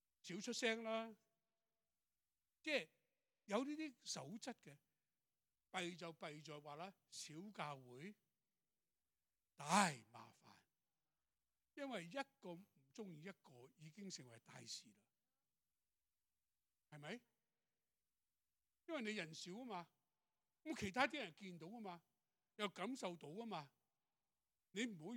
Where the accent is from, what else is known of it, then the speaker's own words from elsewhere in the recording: Shanghai, China; 因为我这种是海派，即是我上海人来的，很阔的